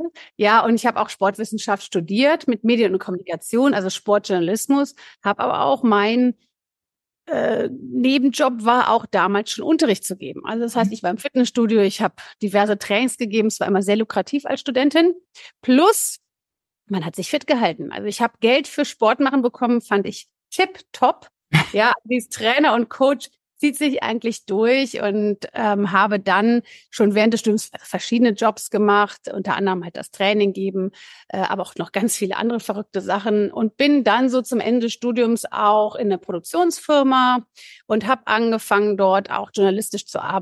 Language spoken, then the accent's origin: German; Cologne, North Rhine-Westphalia, Germany; Ich bin Business Coach und Trainerin für Führungskräfte und Teams. Ich komme aus Köln